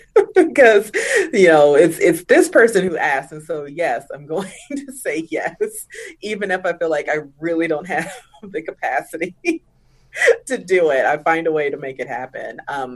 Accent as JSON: {"language": "English", "town": "New York City", "region": "New York", "country": "United States", "tie": "born or raised there", "said": "it originated really by being a Black kid growing up in Harlem in New York City."}